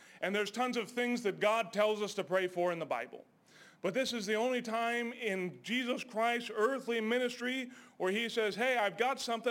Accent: Montana, United States; I'm from Montana, so a long ways away. And it's a good place, you know, some of it.

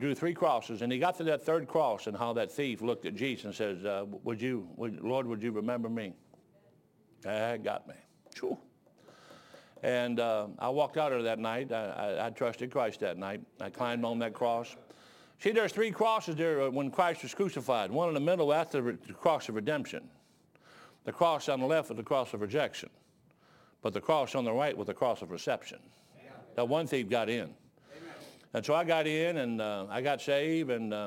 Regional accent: Detroit, Michigan, United States; during that time growing up in Detroit, I heard the gospel several times.

